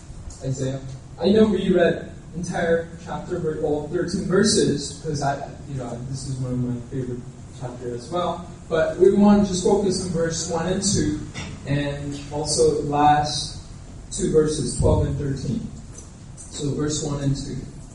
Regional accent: New York City, New York, United States; Because growing up in New York City, I thought I had to look very mean in order to be not to pick, you know, get picked on.

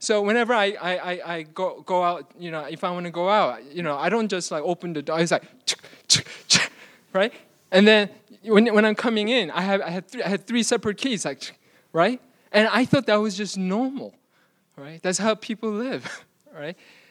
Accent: New York City, New York, United States; I grew up in New York City in Queens, and especially during 80s, during when I was growing, New York City was not a very safe place.

